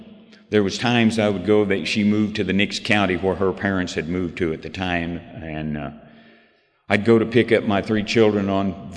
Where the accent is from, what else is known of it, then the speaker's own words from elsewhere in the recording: Branson, Missouri, United States; I was from Branson.